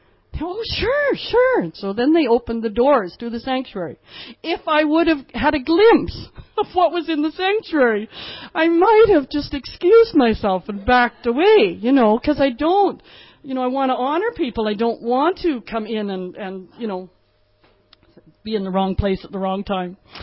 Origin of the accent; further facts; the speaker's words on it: Canada; Nobody knows I'm from Canada. I'm not from here.